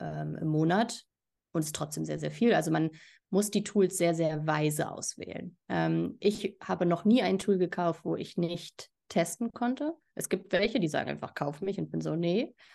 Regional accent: Berlin, Germany; Ich bin auch Berlinerin.

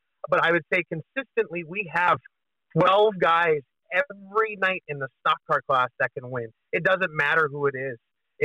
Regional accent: Williston, North Dakota, United States; I'm from Williston, North Dakota.

